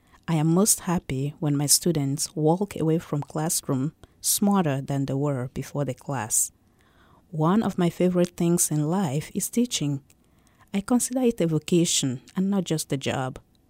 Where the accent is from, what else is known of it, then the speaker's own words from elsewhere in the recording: Nigeria; I was born and raised in Nigeria.